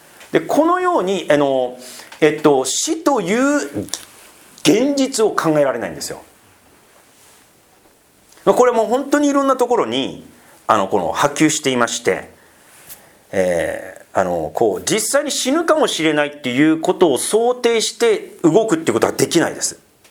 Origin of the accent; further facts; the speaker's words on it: Sendai, Miyagi, Japan; で私がね仙台出身なので